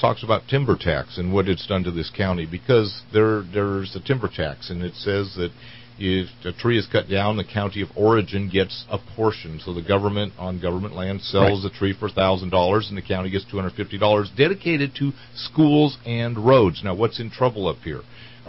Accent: Colorado, United States; growing up in Colorado, we have property back there that's in the middle of that huge beetle kill

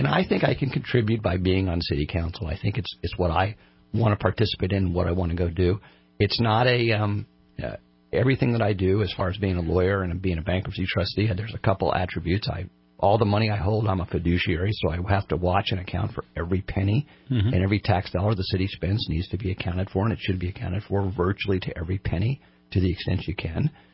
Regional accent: California, United States; moved away as an adult; When we first moved here in 1994, we came from Southern California.

